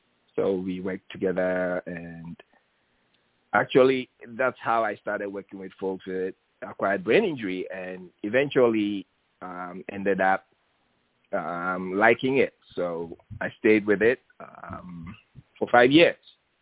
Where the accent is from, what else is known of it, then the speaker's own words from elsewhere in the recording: Accra, Greater Accra, Ghana; Well, I lived in one of the big cities and went to school in two other big cities. So I grew up in Accra.